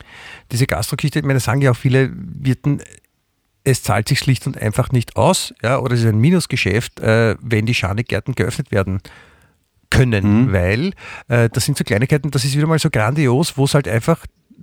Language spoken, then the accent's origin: German; Vienna, Austria; vielleicht kann man sich als Wiener kann man sich ja gut dran festhalten, dass woanders es den Leuten auch schlecht geht.